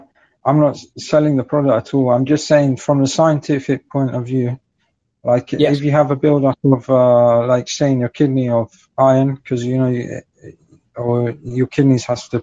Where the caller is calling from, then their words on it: London, United Kingdom